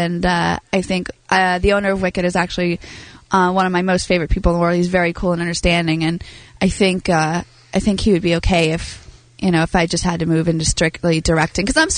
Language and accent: English; Louisiana, United States; it's pretty common knowledge that I'm from Louisiana.